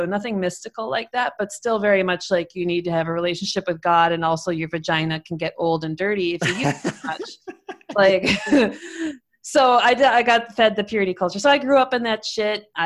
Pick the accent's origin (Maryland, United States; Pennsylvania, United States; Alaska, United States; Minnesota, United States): Minnesota, United States; I grew up in Minnesota. I'm still here in Minnesota, and grew up in a Lutheran church